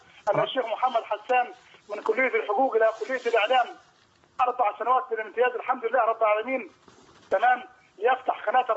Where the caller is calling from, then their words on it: Saudi Arabia; لا معلش انا بكلمك من السعوديه